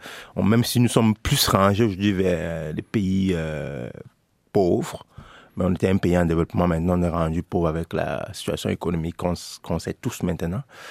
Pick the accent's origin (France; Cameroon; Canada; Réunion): Cameroon; Bangangté, West; Moi, je viens de l'ouest du Cameroun, là, dans un village qui s'appelle Banganté.